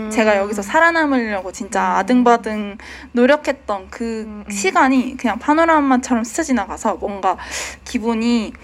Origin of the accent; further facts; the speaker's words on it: Tongyeong, South Gyeongsang, South Korea; now in Seoul, South Korea; 고향은 통영이라고 생각하는데 근데 제가 만약에 해외에 나갔을 때를 생각하면 이제 그냥 서울에서 왔다고 할 수도 있을 것 같거든요.